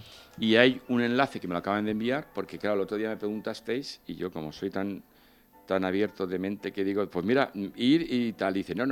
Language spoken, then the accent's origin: Spanish; Valencian Community, Spain; Sí, somos fenicios. Y más los valencianos, madre mía. Y quiero mi tierra muchísimo